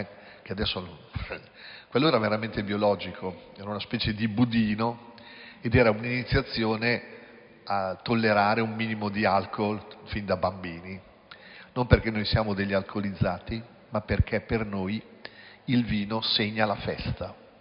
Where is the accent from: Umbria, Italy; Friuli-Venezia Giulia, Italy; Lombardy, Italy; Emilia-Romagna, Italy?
Emilia-Romagna, Italy; Piacenza; Io mi ricordo quando ero bambino a Piacenza tutti pigiavano, cioè in cantina tutti facevano il vino, no?